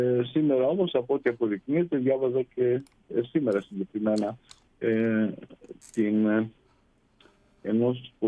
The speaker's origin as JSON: {"language": "Greek", "country": "Greece", "said": "σαν Έλληνας πολίτης που είμαι"}